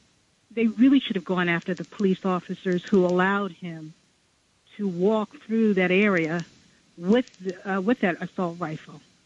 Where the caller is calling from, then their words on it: Manhattan, New York, United States; I'm calling from Manhattan.